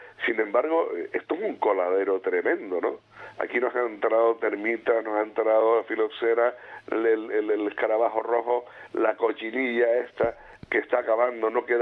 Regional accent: Canary Islands, Spain; nosotros como canarios

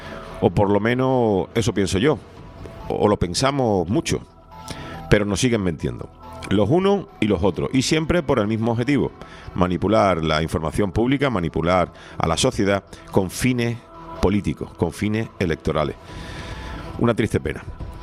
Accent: Spain; así somos los españoles

